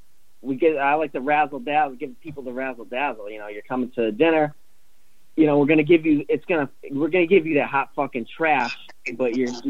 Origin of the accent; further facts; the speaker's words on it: Westfield, Massachusetts, United States; I'm from Westfield, Massachusetts.